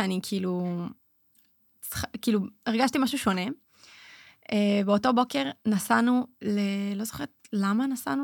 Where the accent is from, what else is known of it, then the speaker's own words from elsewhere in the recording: Haifa District, Israel; now in Tel Aviv, Israel; אבל אני, במקור כאילו מהקריות, ואחרי זה שכאילו התחלתי את צמסן, עברתי לחיפה. המעבר לתל אביב היה קשוח